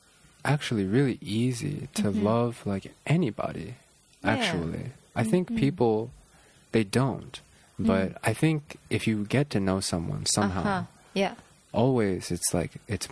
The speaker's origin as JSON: {"language": "English", "region": "Tokyo", "country": "Japan", "said": "I'm from Tokyo. Mm. Could not be more different mm. than where you are."}